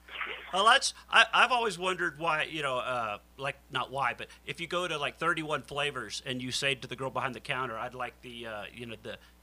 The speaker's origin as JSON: {"language": "English", "region": "the South", "country": "United States", "tie": "born or raised there", "said": "I've always heard, growing up in the South, where you're from, too, it's Worcestershire."}